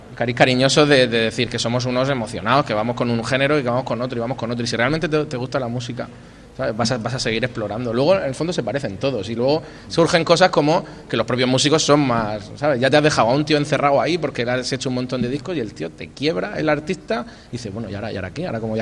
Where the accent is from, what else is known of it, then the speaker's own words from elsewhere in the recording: Almoradí, Valencian Community, Spain; now in Madrid, Spain; yo te voy a contar que salí de aquí, de Almoradí, me fui a Madrid, llevo 17 claro. años, ¿no?